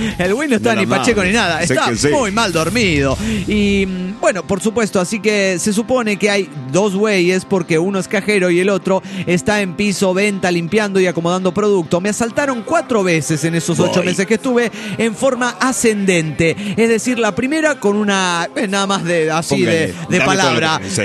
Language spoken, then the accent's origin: Spanish; Oaxaca, Mexico; de Oaxaca, México.